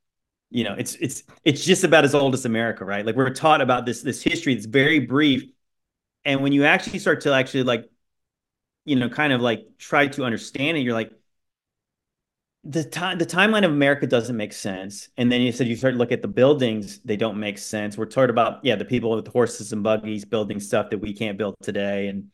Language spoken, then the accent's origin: English; Virginia, United States; when you go through, like, Washington, D.C., I'm from Virginia, so I've been up there many times.